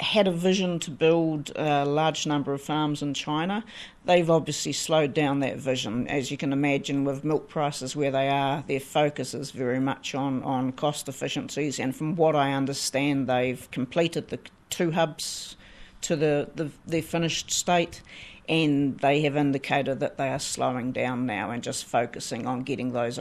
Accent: New Zealand; certainly speaking as a New Zealander

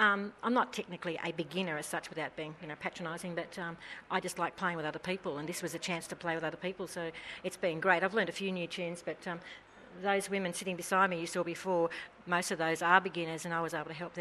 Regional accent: Traralgon, Victoria, Australia; I'm from Traralgon

